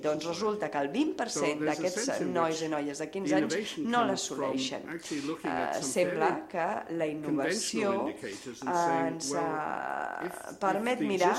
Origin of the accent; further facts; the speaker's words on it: France; Un tercer factor, jo vinc de França, on hi ha un cert raonament cartesià